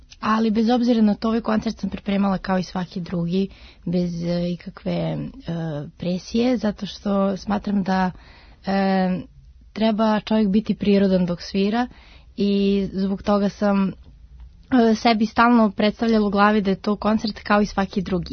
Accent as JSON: {"language": "Serbian", "region": "Belgrade", "country": "Serbia", "said": "kod nas u Beogradu"}